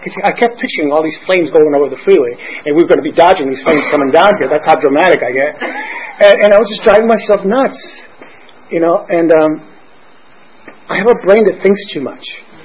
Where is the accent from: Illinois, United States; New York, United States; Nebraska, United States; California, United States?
California, United States; Los Angeles; now in Santa Barbara, United States; And listen, I'm originally from Los Angeles.